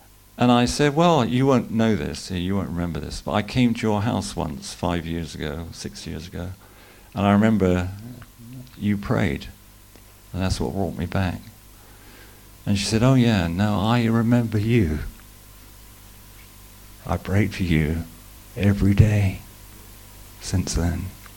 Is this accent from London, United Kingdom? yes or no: yes; London, United Kingdom; well, I come from London.